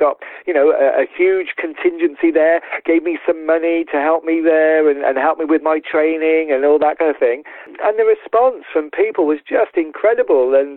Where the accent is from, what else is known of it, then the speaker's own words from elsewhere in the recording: United Kingdom; And I came from Great Britain. I had no money, no training facilities, no ski jumps, no snow, no trainers, no equipment, nothing.